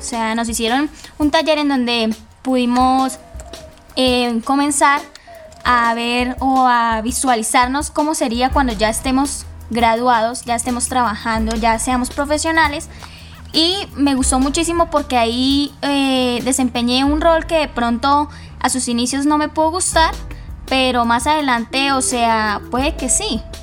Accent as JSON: {"language": "Spanish", "town": "Bucaramanga", "region": "Santander", "country": "Colombia", "said": "No, yo soy de Bucaramanga, vengo del SEAD de Bucaramanga."}